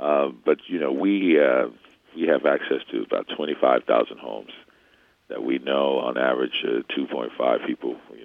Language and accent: English; New Orleans, Louisiana, United States; I'm from New Orleans, born and raised, and, you know, when Katrina happened, my neighborhood was in some of the deepest part of the flooding, Pontchartrain Park